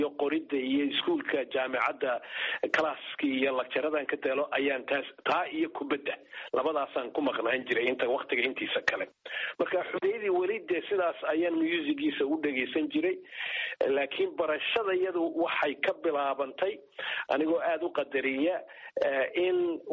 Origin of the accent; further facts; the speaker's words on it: Gabiley, Woqooyi Galbeed, Somalia; anigu markaan yaraa magaalada Gabiley aanu caruurta ahayn